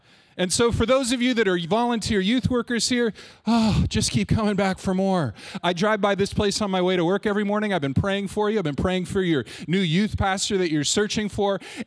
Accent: Springfield, United States; I grew up here in Springfield.

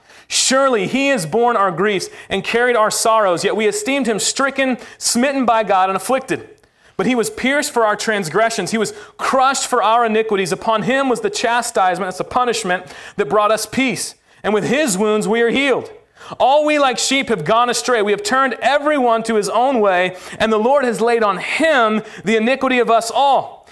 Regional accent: Lawton, Oklahoma, United States; I grew up in Lawton, Oklahoma. Anybody know where that is? You get extra bonus points if you do. Awesome. That's where I grew up.

